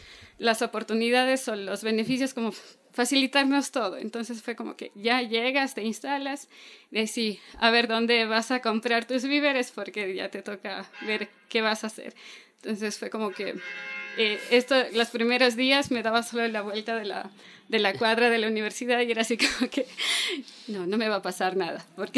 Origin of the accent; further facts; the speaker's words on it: Loja, Ecuador; now in Quito, Ecuador; yo vengo de la ciudad de Loja, entonces fue como algo por completamente nuevo. Loja, en comparación a Quito, es muy, muy diferente en cuanto al tamaño de la ciudad